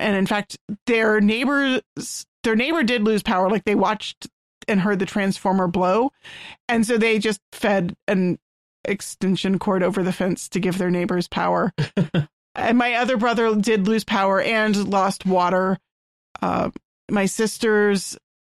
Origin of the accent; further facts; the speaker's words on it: Texas, United States; My family all live in Texas. I'm the only one who doesn't live in state. I'm from Texas.